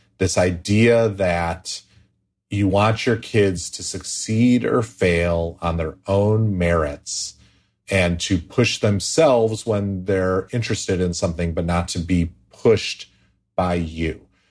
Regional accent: United States; And to me, an American, even as an American who frequently finds myself annoyed by how exceptional all my neighbors find their children

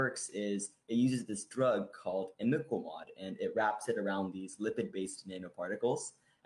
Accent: Ethiopia; really growing up in Ethiopia. I was born in Ethiopia and I saw so many people that were working really long hours under the hot sun.

